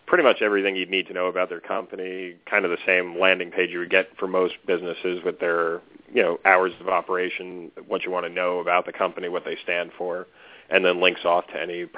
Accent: Manhattan, New York, United States; I'm from New York as well.

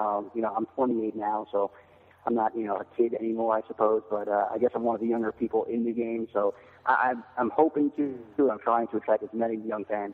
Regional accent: New York, United States; Yeah, well, you know, I'm from New York. It's funny because I grew up probably 10 minutes from Belmont Park, but the first track I ever went to was Saratoga.

